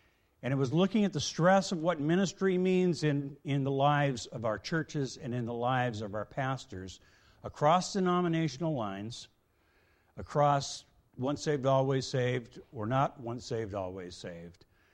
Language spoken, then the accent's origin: English; West Coast, United States; I grew up on the West Coast. I grew up for the first 17 years of my life no more than about 8 miles from the Pacific Ocean or some other large body of water